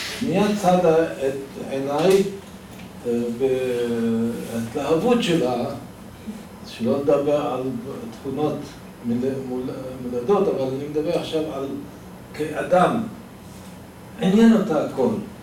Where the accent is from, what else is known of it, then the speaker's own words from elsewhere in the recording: Baghdad, Baghdad Governorate, Iraq; כשהייתי ילד בגיל, בבגדד, בבית ספר עממי